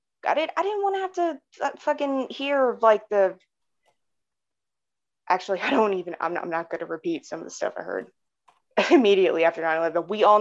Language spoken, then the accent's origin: English; Arkansas, United States; I was born and raised in Arkansas. So we're talking like tiny, tiny podunk rural Arkansas.